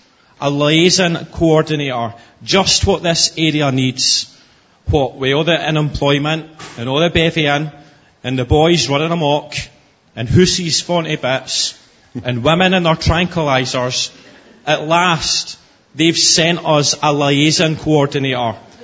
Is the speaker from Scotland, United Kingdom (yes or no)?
yes; Musselburgh, Scotland, United Kingdom; I'm leaving the church here in Musselburgh, my hometown where I've grown up all my life.